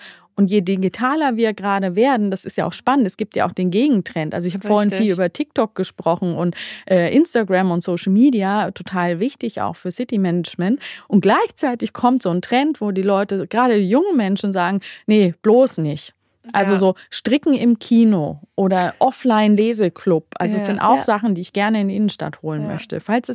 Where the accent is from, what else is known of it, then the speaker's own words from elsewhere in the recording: Ansbach, Bavaria, Germany; Aber ich komme ja ursprünglich aus Mittelfranken, man hört es vielleicht ein bisschen meiner weichen Sprache noch. Ich komme aus einer Kleinstadt Ansbach